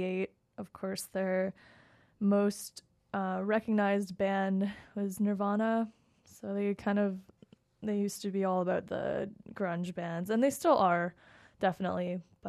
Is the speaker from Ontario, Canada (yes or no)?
yes; Ontario, Canada; I'm going to do a little representing because I'm from Ontario myself. Pretty close to Guelph, actually.